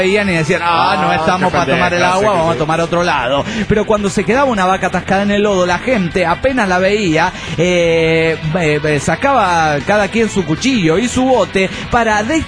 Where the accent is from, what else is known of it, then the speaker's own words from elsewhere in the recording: La Palma, Michoacán, Mexico; Pues resulta que en mi pueblo natal, La Palma, Michoacán, México, tenemos una especie de laguna.